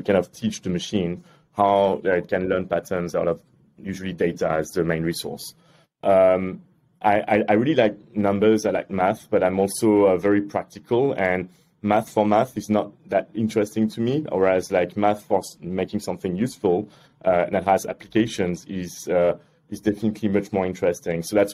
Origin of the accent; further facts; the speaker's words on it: Paris, Île-de-France, France; also born or lived in Singapore; now in London, United Kingdom; I've lived in London for 8 years now. Just before I was in Singapore. I'm from Paris initially.